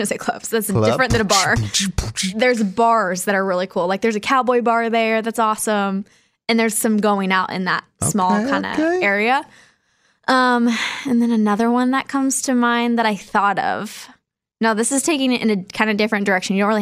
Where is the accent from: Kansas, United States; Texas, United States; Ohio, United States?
Kansas, United States; At least I feel like, but that's probably because I grew up in Kansas.